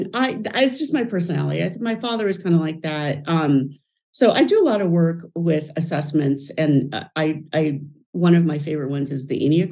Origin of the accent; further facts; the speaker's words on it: Los Angeles, California, United States; I am from Los Angeles, born and raised in Los Angeles, and I live here now.